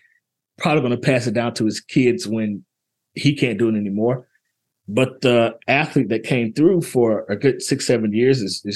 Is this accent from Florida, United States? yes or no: no; Arkansas, United States; to go to my home state of Arkansas and talk to people there